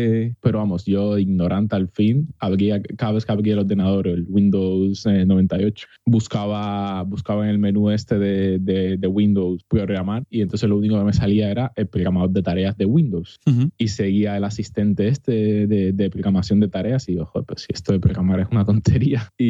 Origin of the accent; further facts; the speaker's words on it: Cuba; born there; Yo nací en Cuba en el 86 y la verdad es que estos ordenadores me pillaban un poco lejos porque en Cuba hasta